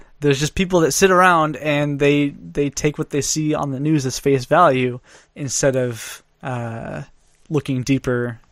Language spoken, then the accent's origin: English; United States; But as an American, I would say be pretty afraid of the censorship.